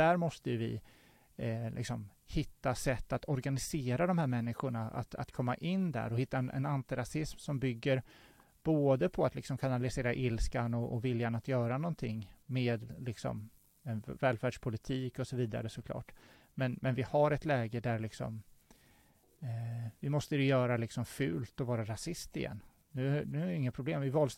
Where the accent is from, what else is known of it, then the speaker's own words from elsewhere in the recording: Västervik, Kalmar County, Sweden; now in Linköping, Sweden; i Västervik där jag växte upp och i Linköping där jag bor nu